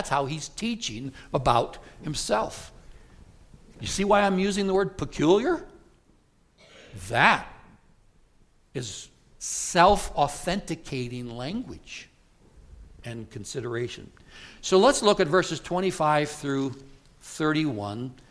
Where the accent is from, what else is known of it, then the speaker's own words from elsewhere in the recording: LaGrange, Wyoming, United States; I grew up in LaGrange, Wyoming